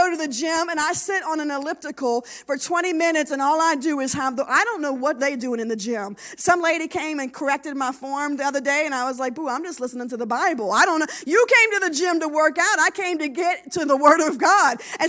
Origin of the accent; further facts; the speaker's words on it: Louisiana, United States; And we're Cajun, so we eat a whole lot of yummy and good food.